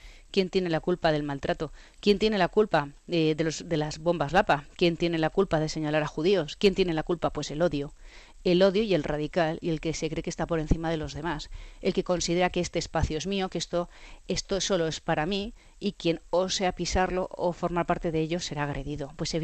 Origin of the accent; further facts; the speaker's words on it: Madrid, Community of Madrid, Spain; nos define como madrileños en Madrid, esa forma de vivir que tenemos aquí tan especial.